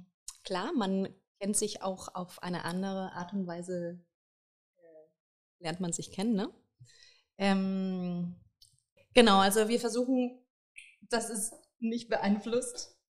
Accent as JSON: {"language": "German", "town": "Madrid", "region": "Community of Madrid", "country": "Spain", "tie": "born or raised there", "moved": "yes", "lives_now": "Berlin, Germany", "said": "Ich bin gebürtige Madriderin."}